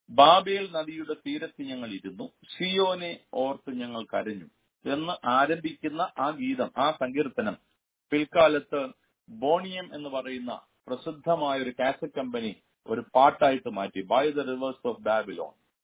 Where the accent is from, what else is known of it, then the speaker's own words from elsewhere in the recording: Kerala, India; അതുകൊണ്ട് അതിന് best example ഞാൻ ഉൾപ്പെടെയുള്ള മലയാളികളാണ്.